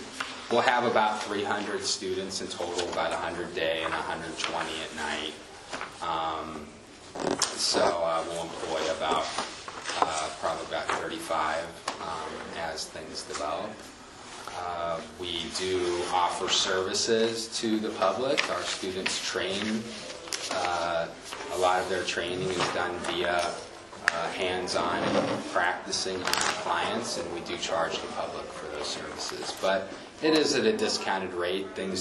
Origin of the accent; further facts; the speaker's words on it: Arizona, United States; I'm from Arizona.